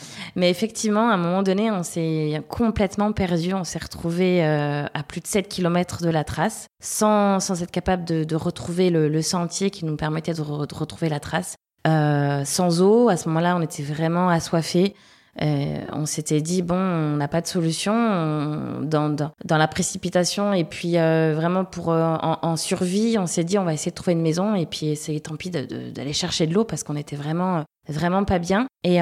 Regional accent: Le Mans, Pays de la Loire, France; born there; moved away as an adult; also born or lived in Toulouse / Angers / Uzès; now in Réunion, France; j'ai 39 ans, je vis actuellement à La Réunion depuis janvier. Je suis originaire du Mans, puisque je suis née là-bas. J'ai pas mal vadrouillé dans ma vie, parce que j'ai fait quelques années sur Toulouse, quelques années sur Angers, et puis dans le Gard aussi à Uzès.

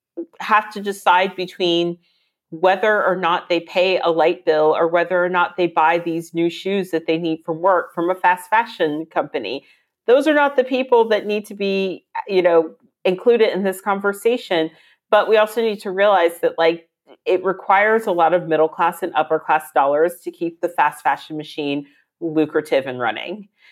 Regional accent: Virginia, United States; I come from Virginia, which is indigenous land.

